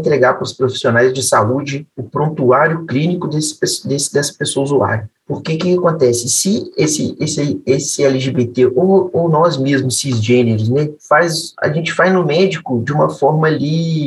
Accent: Juiz de Fora, Minas Gerais, Brazil; eu sou de Juiz de Fora, em Minas Gerais, nunca fui em São Paulo

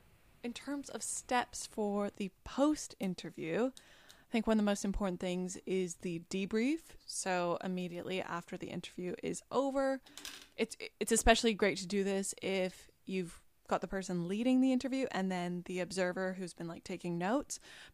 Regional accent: Canada; And not only because I'm Canadian and am very familiar with the snow

